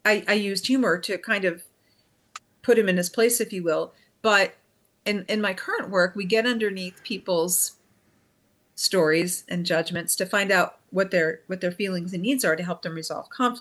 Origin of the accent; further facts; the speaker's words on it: Miami, Florida, United States; Well, I think I grew up in Miami, Florida.